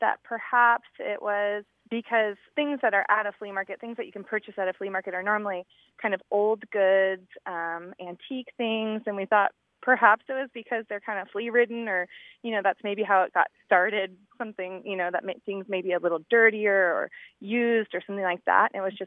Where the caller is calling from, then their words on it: California, United States; I'm calling from Orange County.